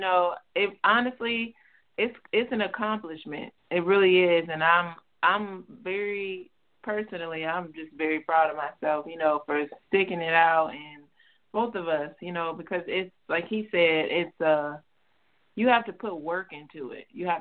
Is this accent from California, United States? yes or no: no; Pontiac, Michigan, United States; So we basically grew up in the same town. We grew up in Pontiac, Michigan, both of us.